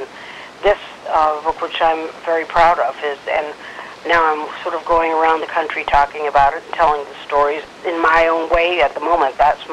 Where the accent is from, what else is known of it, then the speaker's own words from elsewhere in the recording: Massachusetts, United States; I'm from Massachusetts myself, so that seems like, you know, I don't know why we can't catch up with my home state.